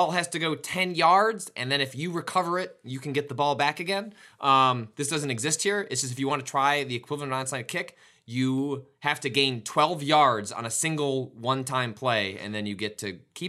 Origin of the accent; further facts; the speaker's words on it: Chicago, Illinois, United States; And there is not a team from Chicago, so I can't default to just, you know, my hometown.